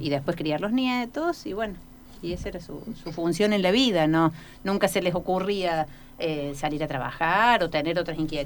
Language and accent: Spanish; Córdoba, Argentina; yo soy de Córdoba y no tengo familia acá